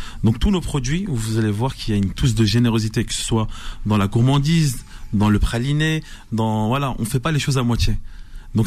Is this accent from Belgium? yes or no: no; France; moi j'ai grandi en France